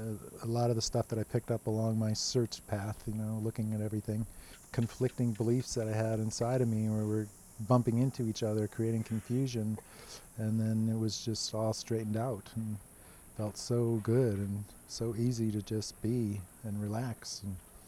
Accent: United States; I'm from the United States.

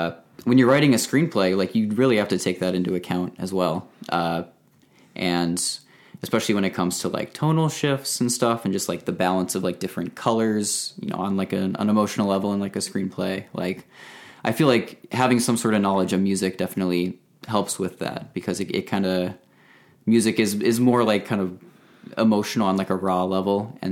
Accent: Tennessee, United States; also born or lived in Chicago / Indiana; So I was born in Chicago, and I think a year later, my family moved to Indiana, and then I lived there for about 7 years. And then after that, we moved to Tennessee, a suburb of Nashville.

